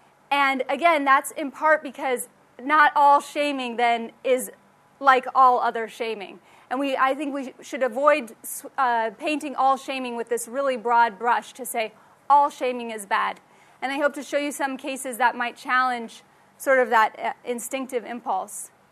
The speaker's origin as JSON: {"language": "English", "region": "Ohio", "country": "United States", "tie": "born or raised there", "said": "a judge in my home state of Ohio making this woman carry this sign"}